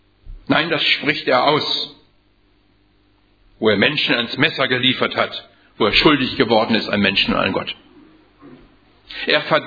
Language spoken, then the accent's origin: German; Wilhelmshaven, Lower Saxony, Germany; born there; ich bin in Wilhelmshaven geboren und kenne die Gemeinde Jever seit 60 Jahren